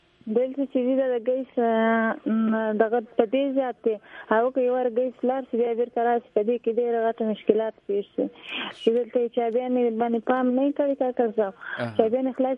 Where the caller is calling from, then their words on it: Karachi, Sindh, Pakistan; زه په کراچي کې